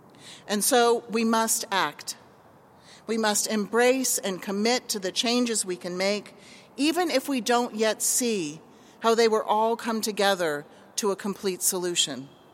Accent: United States; as a person of faith and as an American

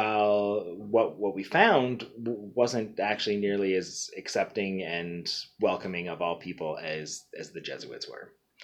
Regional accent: Snohomish, Washington, United States; So I grew up in Snohomish.

